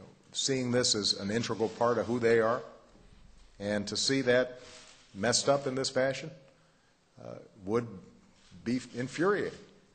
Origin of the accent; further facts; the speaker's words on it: Hawaii, United States; I grew up in Hawaii where the ocean is sacred.